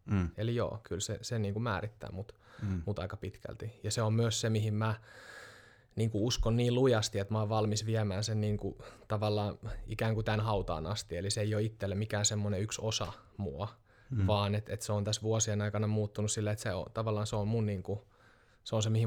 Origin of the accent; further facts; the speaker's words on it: Uusimaa, Finland; born there; Sanoin, että Espoo tai Vantaa tai jossain pääkaupunkiseudulla. Ja siis mä oon kasvanut vähän siellä täällä, me ollaan muutettu aika paljon.